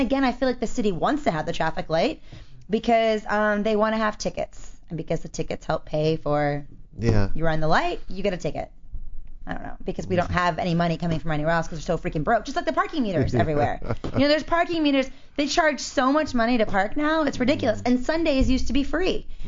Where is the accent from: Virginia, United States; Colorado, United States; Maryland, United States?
Maryland, United States; I grew up in Maryland, so it's the D.C. area.